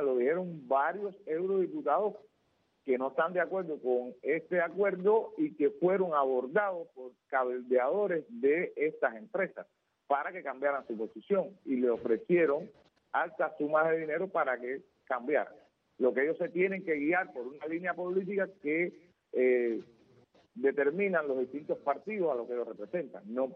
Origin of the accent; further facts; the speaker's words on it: Cuba; Nosotros queremos, como patriotas cubanos, denunciar esta complicidad por Radio Martí